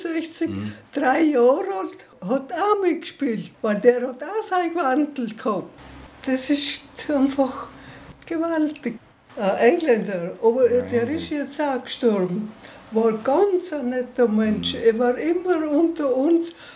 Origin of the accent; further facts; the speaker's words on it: Trins, Tyrol, Austria; born there; now in Innsbruck, Austria; Ich bin eigentlich geboren in Trinz. Und mein Mann ist auch von Trinz. Wir sind dann 56 nach Innsbruck gezogen.